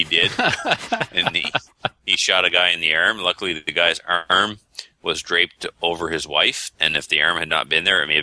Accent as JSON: {"language": "English", "country": "Canada", "said": "They hardly made fun of me at all for being Canadian, unlike Chaz."}